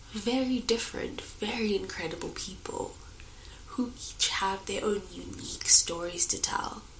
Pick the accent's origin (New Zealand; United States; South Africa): South Africa; me as a South African Indian and Priyanka being from India.